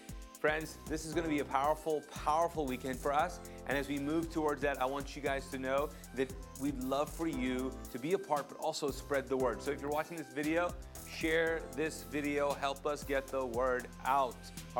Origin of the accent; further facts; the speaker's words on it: Kuwait; also born or lived in Pakistan; I grew up as a Muslim, and I'm actually from Pakistan, but I grew up and was raised in Kuwait.